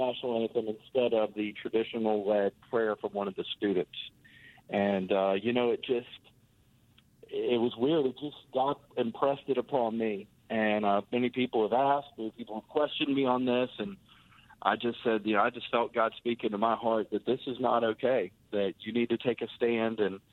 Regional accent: Florida, United States; now in Opelika, United States; because I'm from Central Florida, very different culture.

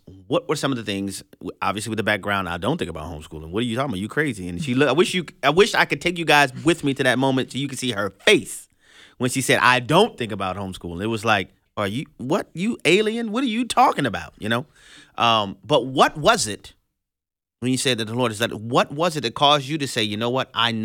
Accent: New Orleans, Louisiana, United States; You know, most people know I'm originally from New Orleans.

